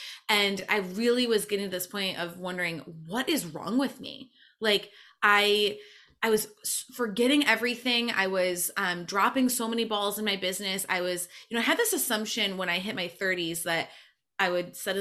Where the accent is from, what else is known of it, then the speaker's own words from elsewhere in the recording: Michigan, United States; I had moved back to the States. I'm from Michigan originally. I was, you know, back at home for a while.